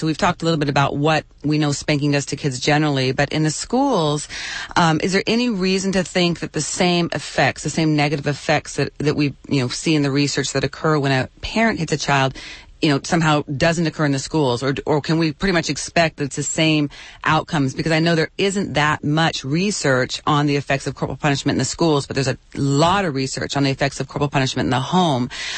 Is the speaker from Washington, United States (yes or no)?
yes; Tacoma, Washington, United States; Because I know, I mean, I'm from Tacoma, Seattle area, and it's just so different up there.